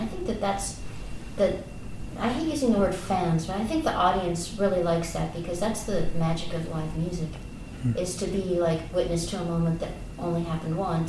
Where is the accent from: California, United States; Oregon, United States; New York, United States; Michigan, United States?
California, United States; I grew up in California, and so I'm kind of an outsider to this music in a way.